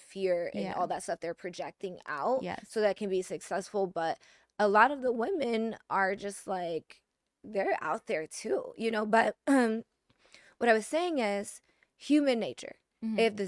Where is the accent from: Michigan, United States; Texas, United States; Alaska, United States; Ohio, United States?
Michigan, United States; Detroit; I'm from Detroit.